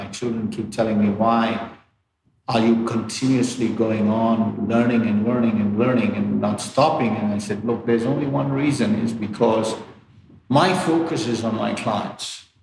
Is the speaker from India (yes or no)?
yes; India; it was like any kid growing up in India, cricket was the first sport everybody played.